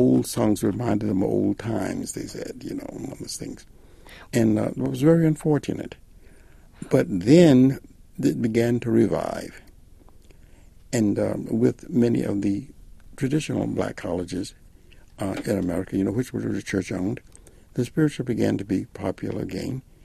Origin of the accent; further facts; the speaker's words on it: South Carolina, United States; Well, you must remember I was raised in South Carolina, and my grandfather was a Baptist minister.